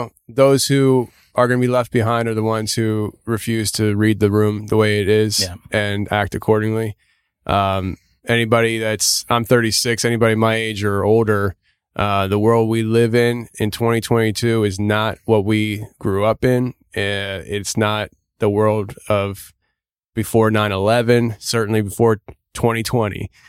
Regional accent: United States; I'm like, I'm American.

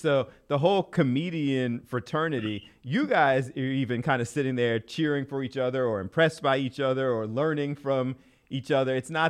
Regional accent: Philadelphia, Pennsylvania, United States; I may be biased because I'm a born and raised in Philly guy.

